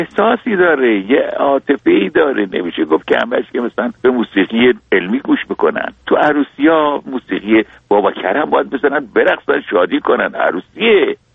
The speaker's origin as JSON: {"language": "Persian", "region": "Khuzestan", "country": "Iran", "tie": "born or raised there", "said": "من با اینا فرقم اینه که اهل خوزستانم، من با صدای … بزرگ شدم."}